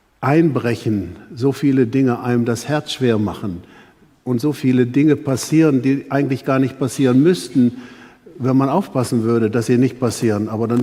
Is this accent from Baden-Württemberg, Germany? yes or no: no; North Rhine-Westphalia, Germany; Und ich als Westfale würde sagen, da ist noch ein drittes Wort, och.